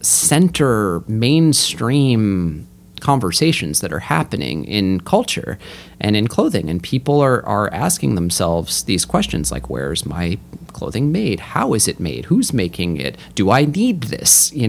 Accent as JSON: {"language": "English", "region": "Northeast", "country": "United States", "tie": "born or raised there", "said": "I had always been interested in vintage L.L. Bean growing up in the Northeast."}